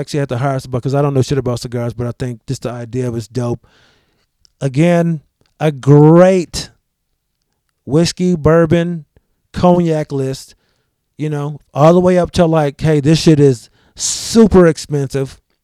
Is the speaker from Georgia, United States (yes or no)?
no; New York, United States; Being a New Yorker, I would probably bring somebody in from New York to do some nice wings